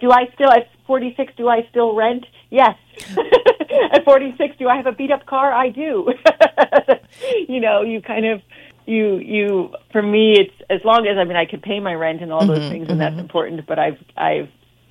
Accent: San Francisco, California, United States; So I grew up in San Francisco and grew up with the Pickle Family Circus when I was a kid.

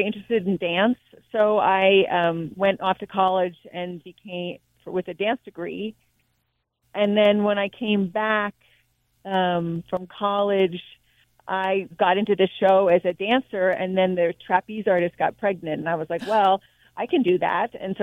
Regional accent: San Francisco, California, United States; So I grew up in San Francisco native. And I grew up with the Pickle Family Circus.

